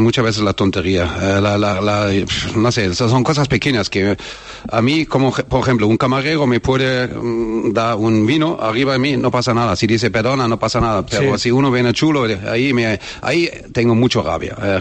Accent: Germany; Spanish is a second language; yo como alemán va a cambiar esto

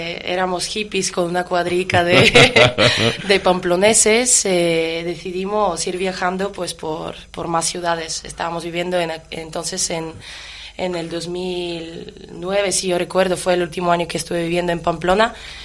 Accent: Bulgaria; now in Tudela, Spain; Nací en Bulgaria y llevo 13 años en España, que 8 de ellos son vividos en Tudela.

